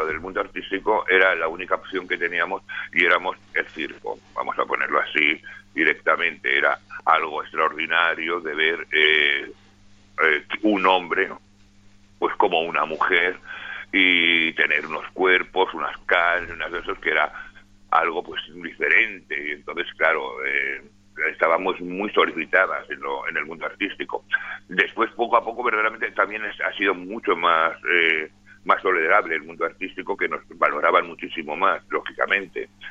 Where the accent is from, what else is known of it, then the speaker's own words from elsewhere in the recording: Logroño, La Rioja, Spain; born there; nací en Logroño porque fue un momento que fue mi madre a visitar a mis padres, a mis abuelos, y en la cuadra, además, nací como el niño Jesús.